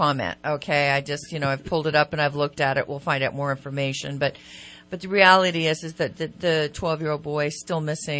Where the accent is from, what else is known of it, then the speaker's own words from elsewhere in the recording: Sacramento, California, United States; growing up on Folsom Lake, and on the Sacramento River, and the American River, being a Sacramento girl